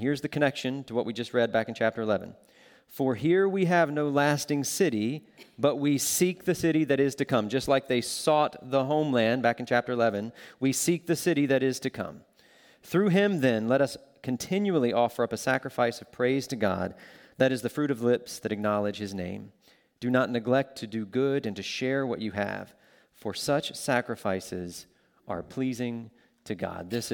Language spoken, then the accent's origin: English; North Carolina, United States; So I grew up in North Carolina, and back in February of this year, my family and I actually were down there to participate in a memorial service for my brother.